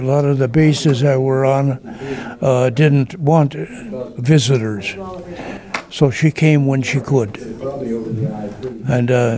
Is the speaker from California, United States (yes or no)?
no; St. Paul, Minnesota, United States; I was born and raised in St. Paul on the east side by Lake Phelan. Grew up there, went to high school there, and then the war broke out.